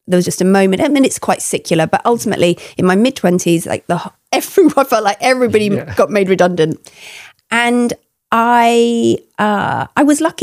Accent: Grimsby, Yorkshire and the Humber, United Kingdom; now in London, United Kingdom; And I grew up near Grimsby up north. And so dancing was just an incredible thing to be able to do locally.

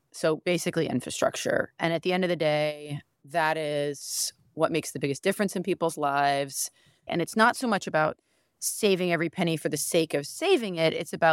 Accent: Charleston, South Carolina, United States; I grew up in Charleston, just on the other side of my district over in South Windermere, and left for 10 years, was in law school, just doing the whole spreading my wings thing.

